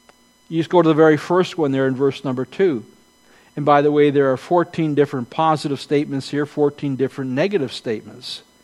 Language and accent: English; Grimsby, Ontario, Canada; born there; I was born in Grimsby, Ontario. I was born to … I was born, and still am, a male, unapologetically.